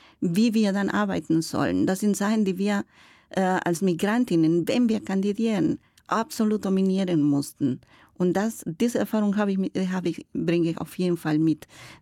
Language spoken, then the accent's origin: German; Bolivia; German is a second language; now in Münster, Germany; Ich komme aus Bolivien und lebe seit 30 Jahren in Münster.